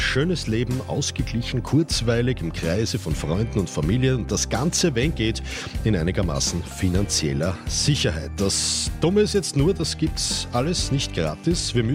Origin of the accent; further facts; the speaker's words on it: Austria; wenn wir nicht 5 Tage die Woche hackeln müssten, wie das bei uns in Österreich so schön heißt.